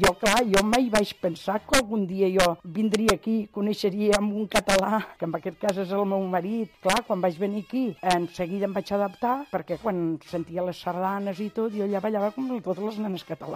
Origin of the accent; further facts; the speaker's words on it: Valencian Community, Spain; sóc del País Valencià, del Baix Maestrat.